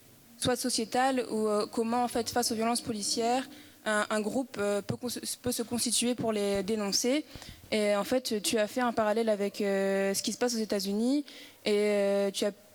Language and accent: French; France; Enfin, moi, je suis française en France